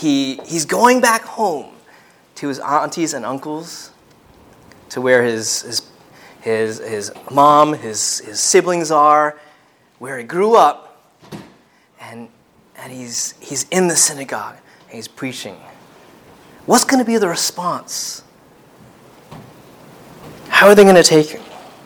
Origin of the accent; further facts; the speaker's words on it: Long Island, New York, United States; Now, I grew up in Long Island, and I haven't regularly attended there since high school.